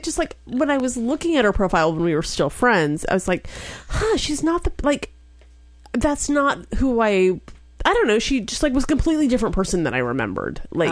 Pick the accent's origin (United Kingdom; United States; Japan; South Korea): United States; Wichita Falls, Texas; born there; I was born in Wichita Falls, and I only lived there for about 2 years, but I have family there still